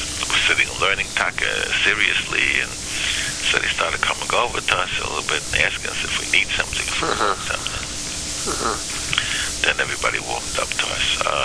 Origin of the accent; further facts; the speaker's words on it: Galicia, Poland; now in United States; We came from Poland. Which area? Galicia.